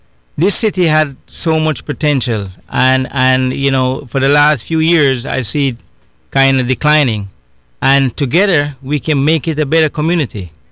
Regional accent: Kingston, Jamaica; now in Palm Bay, United States; I was born and raised in Kingston, Jamaica.

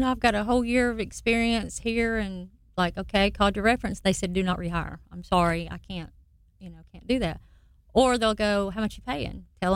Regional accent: Georgia, United States; I said, I'm from Georgia.

